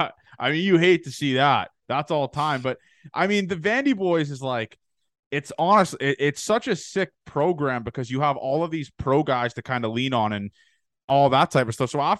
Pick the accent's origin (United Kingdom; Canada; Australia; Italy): Canada; So yeah, I mean, listen, obviously I'm Canadian.